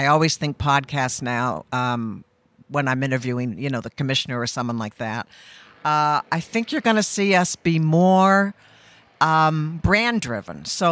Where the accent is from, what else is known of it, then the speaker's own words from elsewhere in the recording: Massachusetts, United States; moved away as an adult; now in Rhode Island, United States; No, I grew up on the Cape and went to college in Oregon, which is probably where I got most of my politics